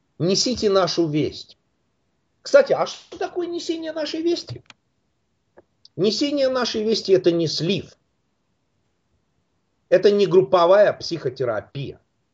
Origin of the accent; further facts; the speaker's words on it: Russia; now in United States; Вы знаете, я из России. Я родился и вырос там. Я много-много лет уже живу в Штатах. Я не могу сказать, что мой менталитет остался полностью русским, но он сохранил свои русские какие-то корни.